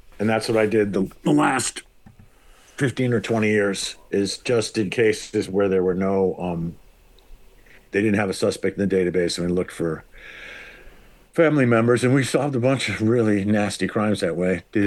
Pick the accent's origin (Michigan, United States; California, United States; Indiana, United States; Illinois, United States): Illinois, United States; Chicago; also born or lived in New York, United States / New England, United States / Minneapolis, United States; I was born on the East Coast in upstate New York, lived in New England for a bit. My parents moved to Chicago in 71.